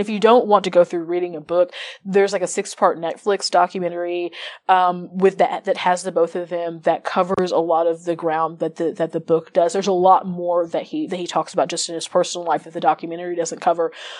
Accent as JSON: {"language": "English", "region": "Midwest", "country": "United States", "said": "cause I'm from the Midwest and from the country."}